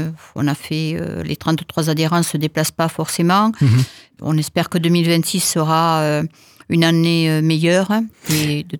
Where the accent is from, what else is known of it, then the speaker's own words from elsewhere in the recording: Longages, Occitanie, France; Moi, je suis de Longage de par mes arrière-grands-parents et mes parents.